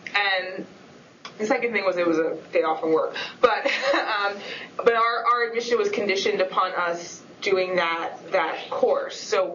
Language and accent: English; New York, United States; I can say this because I'm from New York and I'm a little weird sometimes.